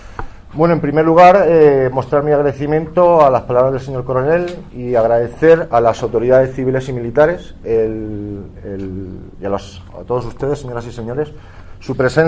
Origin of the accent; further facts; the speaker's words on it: Melilla, Spain; born there; also born or lived in Cartagena; melillense de nacimiento, pero cartagenero de adopción